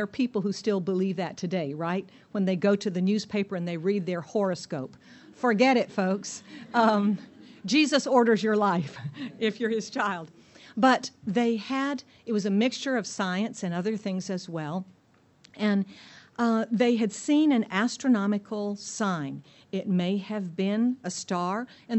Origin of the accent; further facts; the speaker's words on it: United States; You all know that I am from North America, that I'm American.